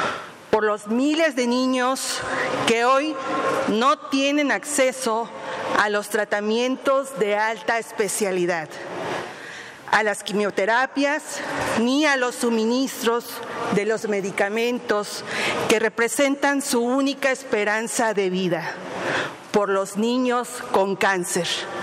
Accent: Quintana Roo, Mexico; Tan solo en Quintana Roo, de donde yo soy originaria

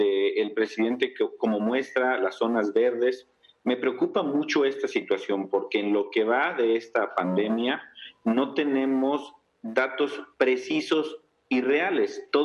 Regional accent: Mexico; para nosotros como mexicanos

